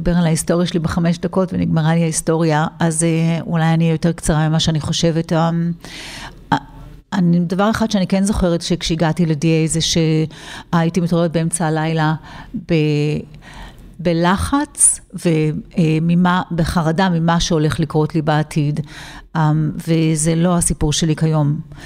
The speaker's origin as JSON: {"language": "Hebrew", "region": "Southern District", "country": "Israel", "tie": "born or raised there", "said": "בעיקרון אני גדלתי בישראל, בדרום ישראל, עם אימא ואחות, בלי אבא."}